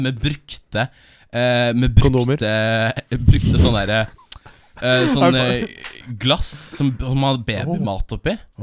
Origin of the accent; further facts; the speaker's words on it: Oslo, Norway; Jeg er middelmådig gutt fra Oslo Øst.